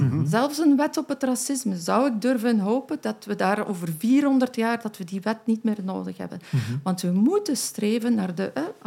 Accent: Belgium; Ik ben een Belg en ik volg de Belgische wet.

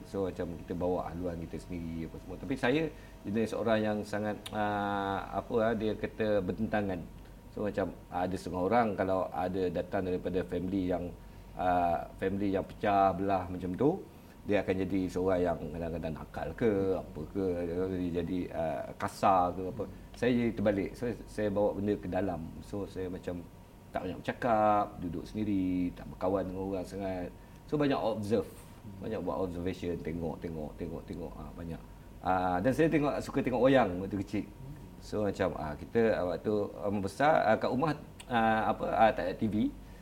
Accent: Bukit Cabang, Perlis, Malaysia; Saya dilahirkan di Perlis tahun 1989. Lahir dekat hospital kakak lah. Tapi waktu tu family tinggal kat Bukit Cabang. Bukit Cabang dekat dengan kaki bukit Padang Besar.

